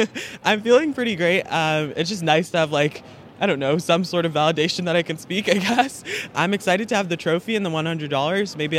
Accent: Easton, Pennsylvania, United States; I'm from Easton, Pennsylvania.

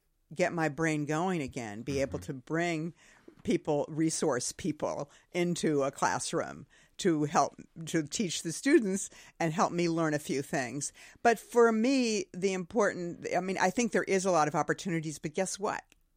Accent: Wayzata, Minnesota, United States; Well, I grew up in Wayzata, and we had what's now called, I think, Marquee Plaza or something.

